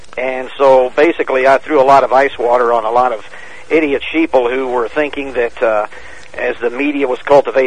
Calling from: Houston, Texas, United States

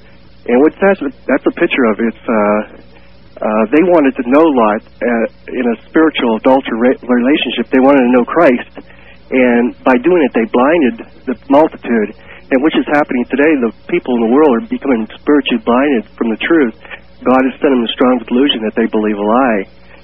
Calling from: Ohio, United States

